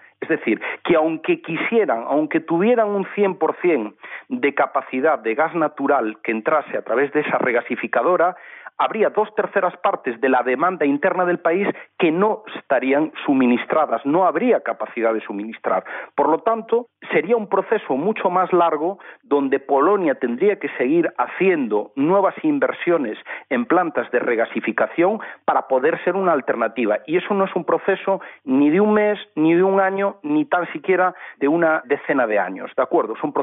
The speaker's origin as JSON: {"language": "Spanish", "country": "Spain", "said": "También en la península ibérica, en España, en mi país de origen"}